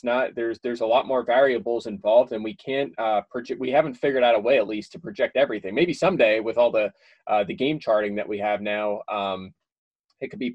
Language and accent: English; Philadelphia, Pennsylvania, United States; I'm an Eagles fan. I grew up in Philadelphia.